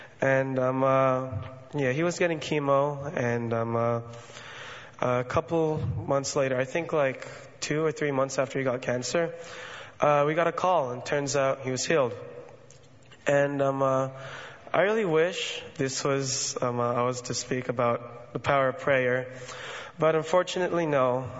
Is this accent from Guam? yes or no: yes; Guam; also born or lived in California; I was born into a military family. I was born in Guam, and I was raised in... I've kept moving back from Guam to California.